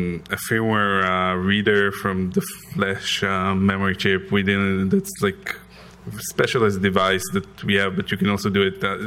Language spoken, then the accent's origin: English; Israel; English is a second language; I'm from Israel, in case my accent doesn't give it away.